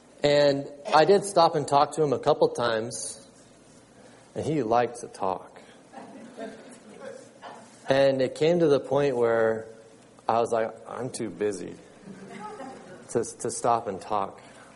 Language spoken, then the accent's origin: English; Anza, California, United States; Okay, I grew up in Anza. I have neighbors that live next to me for 18 years